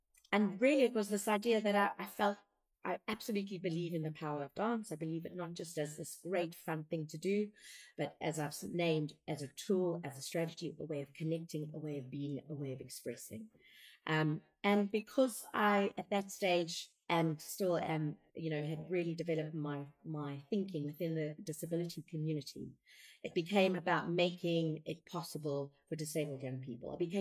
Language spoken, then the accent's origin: English; South Africa; me growing up in South Africa.